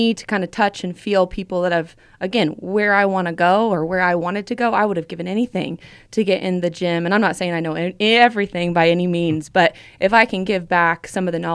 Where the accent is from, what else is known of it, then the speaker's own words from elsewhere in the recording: Lee's Summit, Missouri, United States; You know, I grew up in Lee Summit.